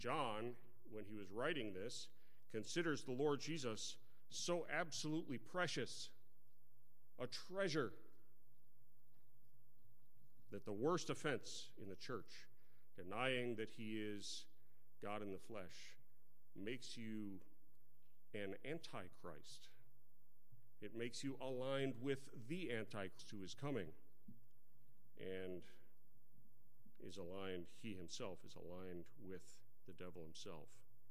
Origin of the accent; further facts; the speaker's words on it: Texas, United States; At least when I was growing up in Texas, that's people would shout, "Denied!"